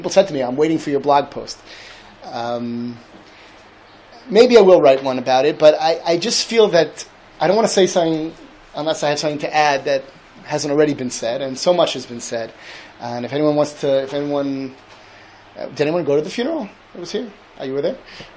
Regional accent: United States; now in Israel; I went to Israel for the year after high school, and I grew up in America.

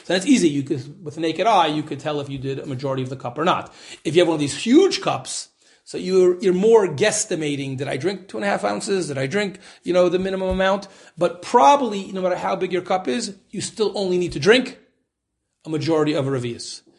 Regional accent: United States; I'm very American.

